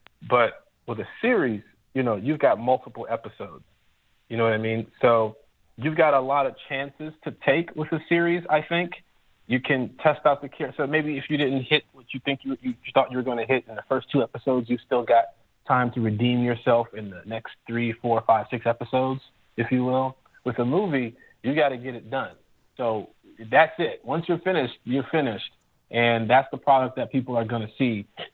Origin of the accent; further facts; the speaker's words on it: Chicago, Illinois, United States; A few All-Star games, but I'm from Chicago, so I got a chance to go to the one in Chicago this past year.